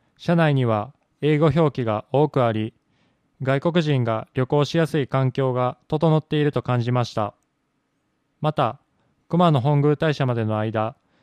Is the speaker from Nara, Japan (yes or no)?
yes; Nara, Japan; 生まれ育った奈良県でずっと暮らしていましたが、外へ出て今までにない経験をしてみたいと思い、おととし県の移住体験を活用して上早へ来ました。